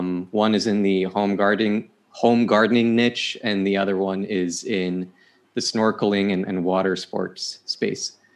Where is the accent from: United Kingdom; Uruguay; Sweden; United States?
Sweden; I was born and raised here in Sweden. I still live here.